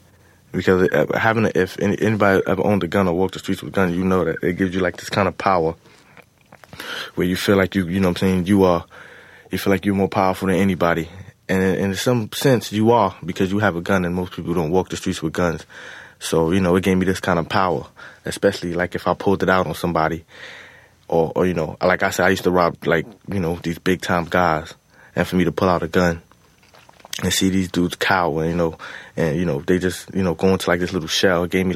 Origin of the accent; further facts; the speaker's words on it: Bronx, New York, United States; I grew up in the Bronx. I didn't know my father at all, but my mom was like my best friend.